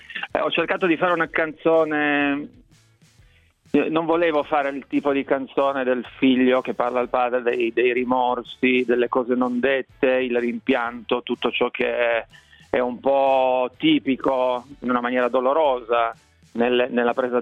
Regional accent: Cuneo, Piedmont, Italy; io sono di Cuneo

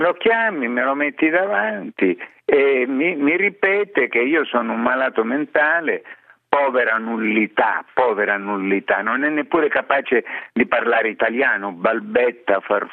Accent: Sicily, Italy; Perché io peraltro sono siciliano.

